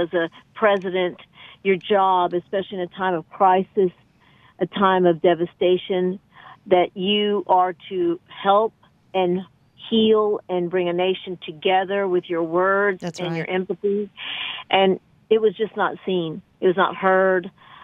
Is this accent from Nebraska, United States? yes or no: no; Texas, United States; after this tragic event that took place here in Texas, my home state.